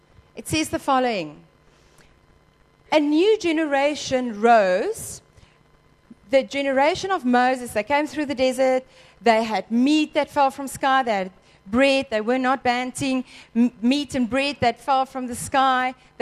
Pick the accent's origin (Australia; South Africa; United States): South Africa; Western Cape; also born or lived in Johannesburg; We used to live in Joburg, and I grew up in the Cape, in the Western Cape